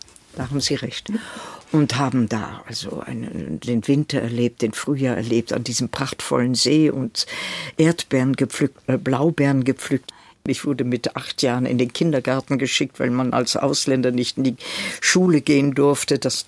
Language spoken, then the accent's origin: German; Potsdam, Brandenburg, Germany; born there; also born or lived in Netherlands / Prague, Czechia; Geboren bin ich in Potsdam, im holländischen Viertel, da haben Sie völlig recht. Und dann sind wir von Berlin aus nach Prag gefahren und haben dort ein Jahr gelebt.